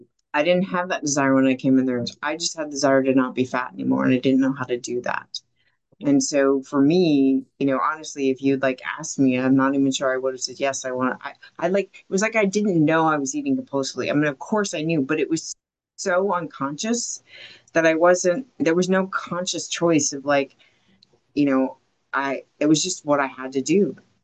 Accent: Arizona, United States; I grew up in Arizona, we drove up to Phoenix, a nearby town

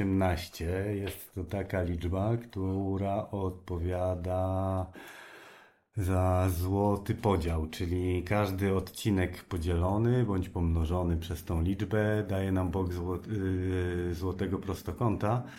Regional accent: Zakopane, Lesser Poland, Poland; Ja jestem z Podhala, z Zakopanego i tam mój ojciec od wielu, wielu lat prowadzi swoją pracownię.

